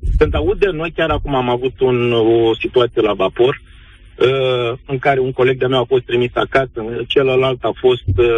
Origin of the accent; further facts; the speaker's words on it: Romania; Și dumneavoastră sunteți români și noi suntem români care gândim și care dorim o anumită schimbare.